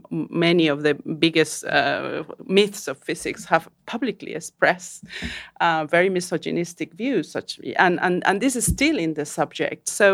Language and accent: English; Canary Islands, Spain; English is a second language; now in Oxford, United Kingdom; I grew up in the Canary Islands in Fuerteventura just after the dictatorship of Franco ended.